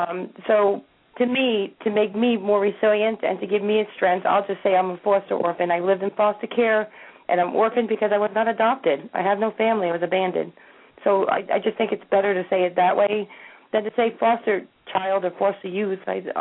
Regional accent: New Jersey, United States; I'm from New Jersey.

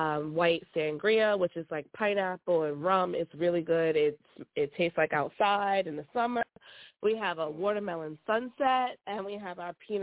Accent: Yonkers, New York, United States; Hey, it's … I'm from Yonkers, and I'm here because I'm promoting my business, Second Saturday Catering.

